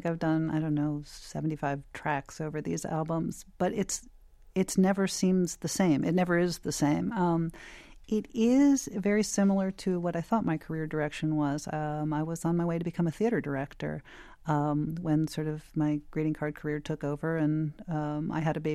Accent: Philadelphia, Pennsylvania, United States; I mean, I grew up in Philadelphia, and I'm the same age as rock and roll.

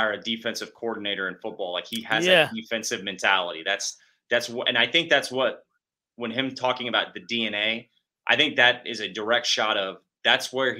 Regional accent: Kansas City, United States; But growing up, watching the Big 12 when growing up in Kansas City

